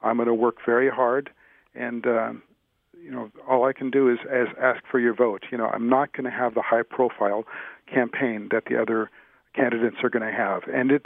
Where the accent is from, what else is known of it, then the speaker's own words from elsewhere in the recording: Santa Monica, California, United States; born there; Well, I was born here in Santa Monica.